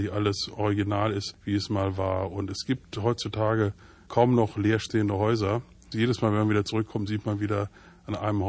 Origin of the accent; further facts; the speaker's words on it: Montepulciano, Tuscany, Italy; Mein Heimatort Montepulciano ist allein auch schon durch den sehr teuren Wein, der dort angebaut wird, ein Ort mit einem sehr hohen Einkommensniveau.